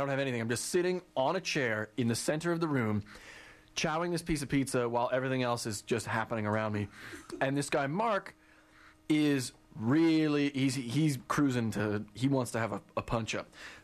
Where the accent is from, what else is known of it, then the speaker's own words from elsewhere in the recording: Calgary, Alberta, Canada; I grew up in Calgary, and so, like, there's not that much to do.